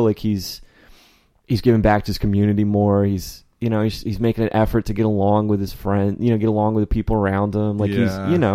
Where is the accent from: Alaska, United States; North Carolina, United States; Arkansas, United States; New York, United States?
Arkansas, United States; Fort Smith; born there; I was born in Fort Smith, Arkansas.